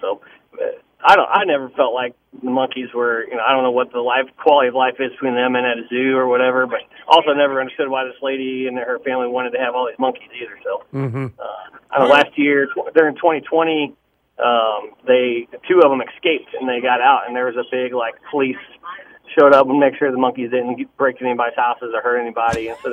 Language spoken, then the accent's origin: English; Festus, Missouri, United States; now in Kansas City, United States; Hey, I grew up in Festus, Missouri, and I've been to that monkey reserve whenever I was a kid.